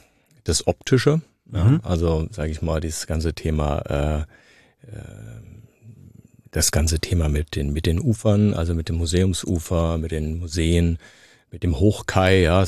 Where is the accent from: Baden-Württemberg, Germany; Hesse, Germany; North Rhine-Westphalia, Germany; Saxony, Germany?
Hesse, Germany; Frankfurt; Also ich bin Frankfurter, ja. Ich bin in dieser Stadt geboren, ich bin in den Kindergarten, ich bin in die Schule, ich habe hier studiert.